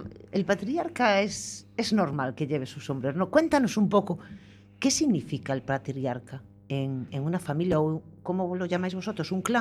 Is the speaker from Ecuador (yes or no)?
no; Galicia, Spain; Me gustan mis raíces, soy gallega